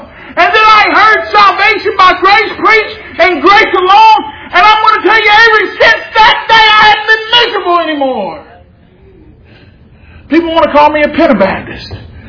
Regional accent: Louisiana, United States; And I'm going to tell you, I'm from Louisiana. Whenever the Saints won the Super Bowl, she was, woo, woo, woo, woo.

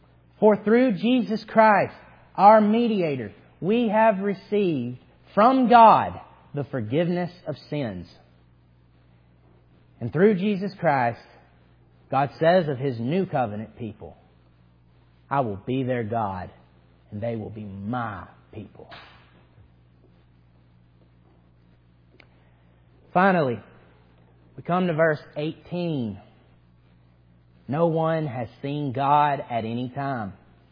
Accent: the South, United States; I'm from the South, forgive me.

